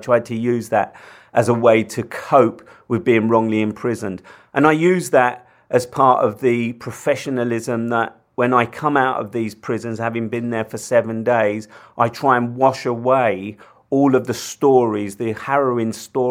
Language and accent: English; London, United Kingdom; I come from London, I live in London